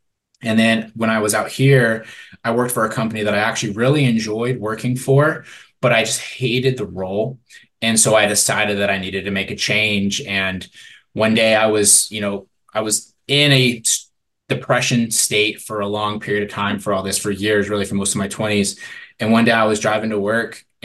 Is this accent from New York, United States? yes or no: no; Bozeman, Montana, United States; So I grew up out in Bozeman, Montana, back before it was the Bozeman that was made famous by Yellowstone and Big Sky